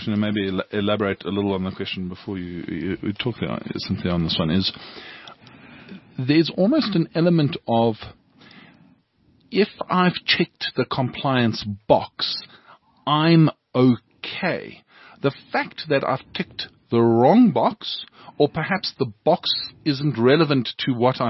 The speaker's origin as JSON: {"language": "English", "country": "South Africa", "said": "as a South African"}